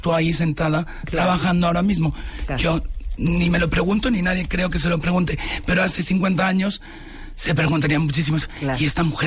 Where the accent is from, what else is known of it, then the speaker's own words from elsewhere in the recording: Spain; descubrí que habían implantado en mi país una unidad de identidad de género especializada en todo tipo de los casos